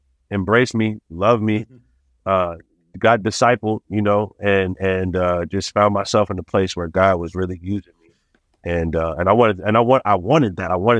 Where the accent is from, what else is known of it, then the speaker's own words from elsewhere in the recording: Chicago, Illinois, United States; Listening to these guys in the South, even though I am from Chicago, I grew up listening